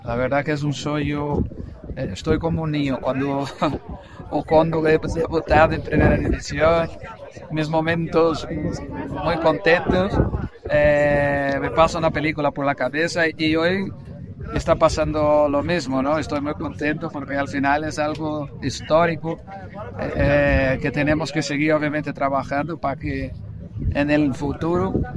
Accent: Brazil; Ya estamos aquí en mi país de origen.

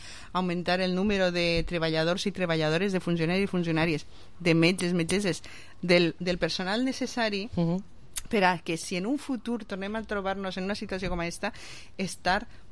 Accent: Vila-real, Valencian Community, Spain; jo encantada de vindre a la ràdio del meu poble, a Ràdio Vila-real.

